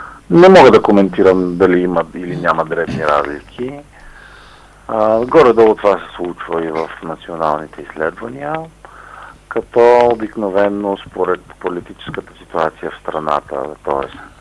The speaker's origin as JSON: {"language": "Bulgarian", "town": "Plovdiv", "region": "Plovdiv Province", "country": "Bulgaria", "said": "Мен ако ме питате и като пловдивчанин, и като човек, който занимава с политика"}